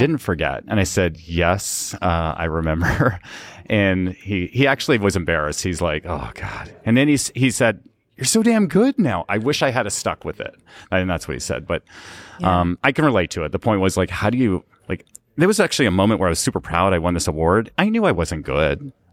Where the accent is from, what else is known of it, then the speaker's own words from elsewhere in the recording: Canada; So when I was a kid growing up in Canada, like every kid in Canada, they want to be a hockey player.